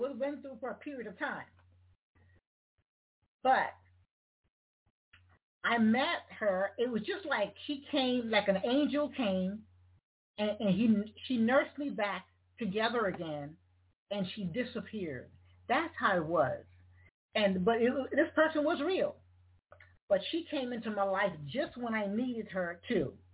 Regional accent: South Carolina, United States; also born or lived in New York City; now in Atlanta, United States; But you remember, I am from South Carolina, a way of spending 8 years in New York and coming to Atlanta.

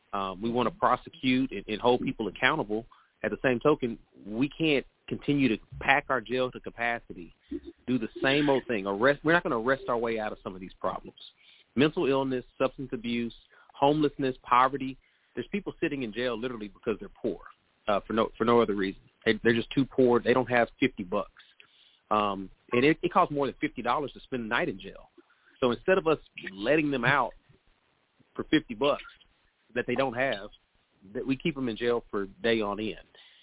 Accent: Fort Worth, Texas, United States; I grew up here in Fort Worth. I graduated from Dunbar High School, went to Prairie View for undergrad, and went to Texas Southern for law school.

